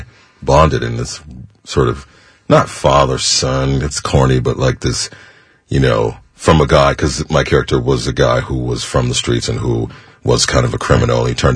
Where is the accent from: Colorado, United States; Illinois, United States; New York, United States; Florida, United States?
Illinois, United States; Chicago; I grew up in Chicago, so I'm kind of familiar with Chicago cops.